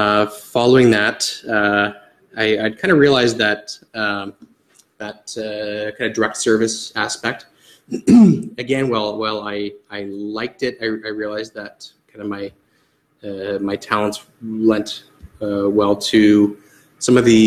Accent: Cambridge, Ontario, Canada; And now I grew up in Cambridge, and I now live in Cambridge. So I returned there about a year and a half ago.

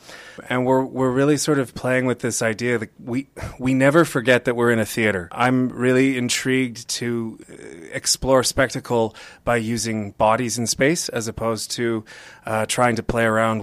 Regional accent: Kitchener, Ontario, Canada; This city, I'm actually from Kitchener.

